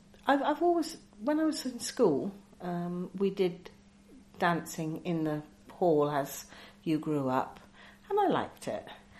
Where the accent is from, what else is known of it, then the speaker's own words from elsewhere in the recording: Chippenham, South West England, United Kingdom; born there; I was born in Downing Street in Chippenham, Wiltshire, on the 9th of August 1958. I was actually born at home.